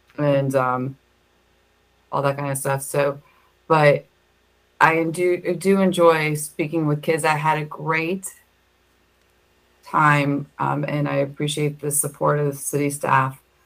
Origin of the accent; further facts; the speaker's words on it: New York, United States; being a New Yorker, we graduated at 6.